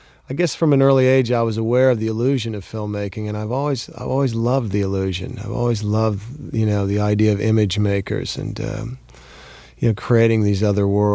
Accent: Fort Worth, Texas, United States; when I was a kid growing up in Fort Worth, my dad loved movies and plays

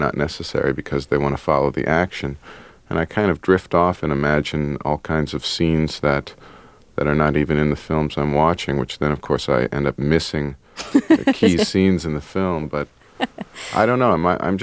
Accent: Akron, Ohio, United States; Well, I grew up in Akron, Ohio, so I think I have some kind of innate nostalgia for, like, post-industrial landscapes or something.

